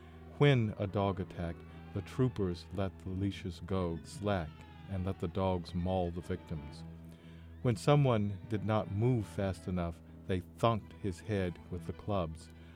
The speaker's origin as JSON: {"language": "English", "region": "Virginia", "country": "United States", "tie": "born or raised there", "also_born_or_lived": "Georgia", "moved": "as an adult", "said": "I grew up in Virginia, and as a young man beginning my teaching career, I moved to Georgia."}